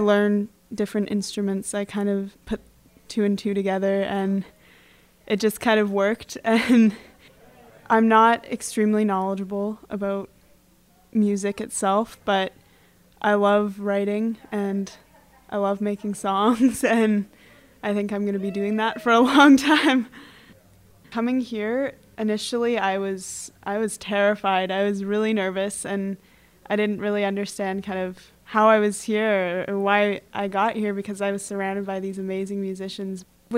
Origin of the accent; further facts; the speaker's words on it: Kingston, Ontario, Canada; I'm from Kingston, Ontario.